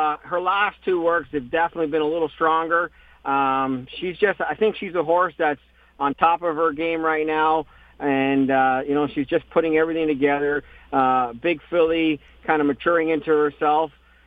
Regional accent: Canada; as a kid growing up, being Canadian, race here at Woodbine, this being my home

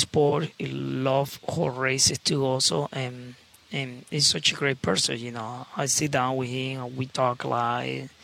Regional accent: Venezuela; I'm from Venezuela.

